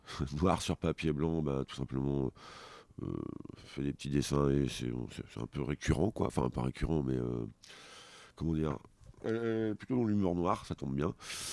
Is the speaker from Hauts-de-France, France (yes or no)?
yes; Péronne, Hauts-de-France, France; moved away; on est partis de Péronne, parce qu'on est amis avant tout. Et on est partis de Péronne